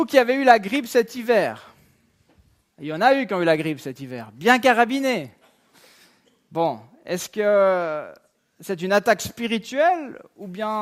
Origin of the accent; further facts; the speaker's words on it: Switzerland; born there; Pourquoi je suis né en Suisse, puis pas au Burkina Faso, ou en Inde